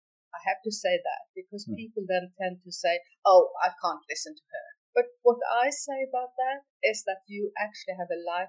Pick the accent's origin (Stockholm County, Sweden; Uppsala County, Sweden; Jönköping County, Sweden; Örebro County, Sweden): Stockholm County, Sweden; Stockholm; English is a second language; And yeah. I'm actually from Sweden, Stockholm, the capital of Sweden. So if I speak strangely, that is why.